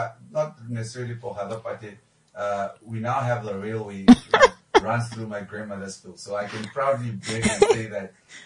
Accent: Bananda, Namibia; I grew up in Bananda.

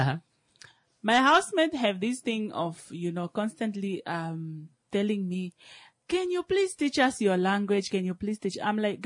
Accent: Zambezi, Namibia; The fact that I come from Zambezi, and Zambezi is just next to Kavango East and Kavango West

